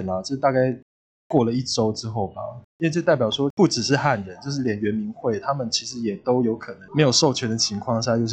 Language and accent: Chinese; Namasia, Kaohsiung, Taiwan; 我的家乡就是桃园乡下面就是纳玛夏嘛，